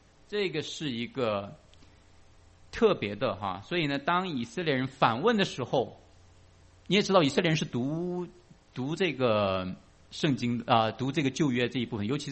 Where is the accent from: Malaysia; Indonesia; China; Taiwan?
China; 他和我们中国人比起来，我觉得就是可能这人数少得不得了啊。